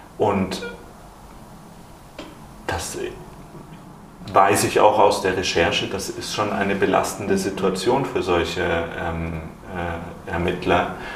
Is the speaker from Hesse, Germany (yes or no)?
no; Tübingen, Baden-Württemberg, Germany; Also in dem Jahr, in dem ich geboren wurde, 92, ist in Tübingen, in meiner Heimatstadt